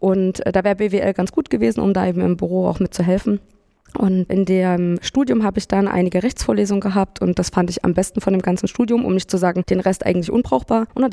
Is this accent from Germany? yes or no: yes; Leipzig, Saxony, Germany; also born or lived in Greifswald; Geboren bin ich in Greifswald, habe da aber nie gelebt, bin eigentlich Urleipzigerin, könnte man sagen, und habe mich deshalb auch dafür entschieden, in Leipzig immer zu bleiben und bin auch nach wie vor in Leipzig.